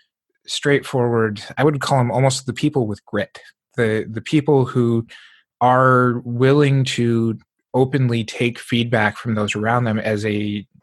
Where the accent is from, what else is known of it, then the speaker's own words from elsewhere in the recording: Montana, United States; this is part of owning where I grew up and growing up in Montana and coming from a very blue collar type culture